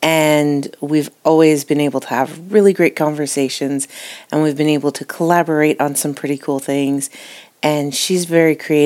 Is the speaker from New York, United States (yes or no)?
yes; Fire Island, New York, United States; now in Canada; I grew up on Fire Island, jumping through the waves and body surfing and, you know, swimming in the Atlantic. I live in Canada now.